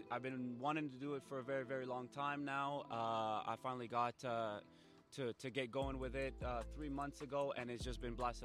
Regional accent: Lebanon; Yo, my like, as it would be for Lebanese families, right? I'm from Lebanon.

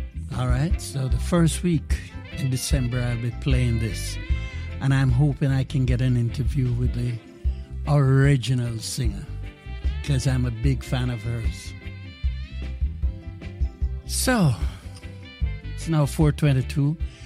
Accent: Jamaica; And in the days of growing up in Jamaica, of course, any movies that came to Jamaica, this is how I ended up

